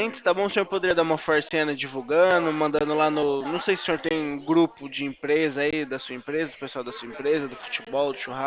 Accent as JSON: {"language": "Portuguese", "town": "Atibaia", "region": "São Paulo", "country": "Brazil", "accent": "caipira", "said": "Eu sou aqui de São Paulo, né? Sou aqui do interior. Sou caipira. Aqui de Atibaia."}